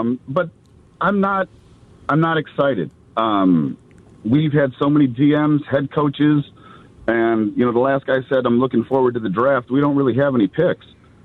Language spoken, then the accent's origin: English; Chicago, Illinois, United States; Born and raised in Chicago.